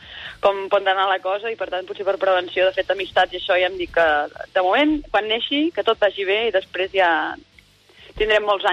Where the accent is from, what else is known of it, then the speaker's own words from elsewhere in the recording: Igualada, Catalonia, Spain; Sí, sí, sí, sóc d'Igualada. No hi visc per motius laborals